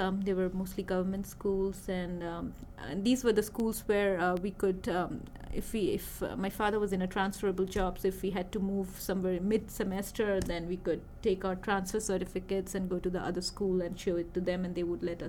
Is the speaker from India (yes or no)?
yes; Kolkata, West Bengal, India; also born or lived in Kanpur; I was born in Kanpur, so that is in central part of India, but I belong to Calcutta, which is the eastern part of India. So I'm from India, and I come from the West Bengal region, which is the eastern part of India.